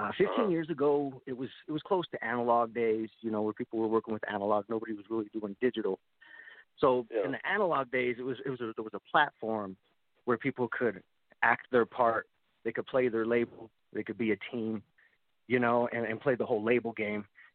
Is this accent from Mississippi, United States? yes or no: no; Denver, Colorado, United States; Me, I'm from Denver, Colorado, USA.